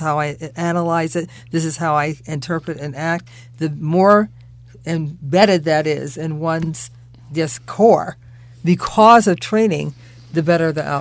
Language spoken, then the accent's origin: English; Cleveland, Ohio, United States; because he was so young and because I'm from Cleveland.